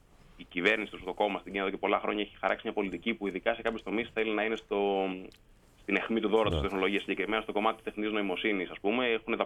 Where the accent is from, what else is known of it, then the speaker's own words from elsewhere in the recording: Greece; moved away as an adult; also born or lived in Boston, United States; now in Hong Kong; Εγώ έφυγα από την Ελλάδα το 2011, ήμουν 6 χρόνια στην Αμερική, έκανα το διδακτορικό, μου δούλεψε πανεπιστήμια.